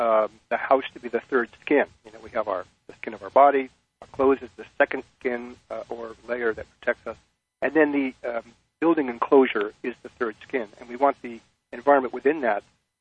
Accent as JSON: {"language": "English", "town": "Los Angeles", "region": "California", "country": "United States", "tie": "born or raised there", "said": "What I wrote about was this article that I read in my hometown newspaper, the Los Angeles Times, Sunday morning"}